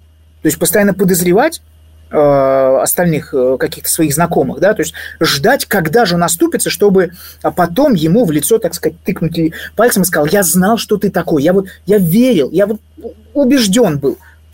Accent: Saint Petersburg, Russia; Я сам родился в Ленинграде, жил очень долгое время, почти всю свою жизнь в Санкт-Петербурге. Сейчас я нахожусь в другом городе, несущественно в каком, но, в общем, родом я из Петербурга.

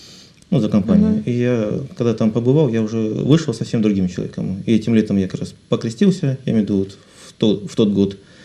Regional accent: Rostov-on-Don, Rostov Oblast, Russia; мы поехали в Ростов-на-Дону, мой родной город.

